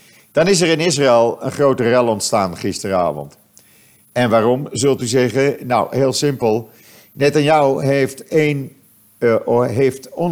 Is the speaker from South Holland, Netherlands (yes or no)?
no; Beverwijk, North Holland, Netherlands; moved away; het doet me eigenlijk denken aan waar ik vroeger woonde in Beverwijk, waar ik opgegroeid ben.